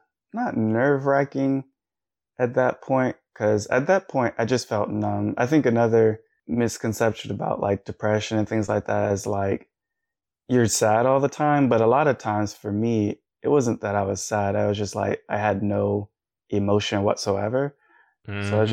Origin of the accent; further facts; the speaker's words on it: Maryland, United States; now in Pittsburgh, United States; like I had family and friends there that I came with like from Maryland.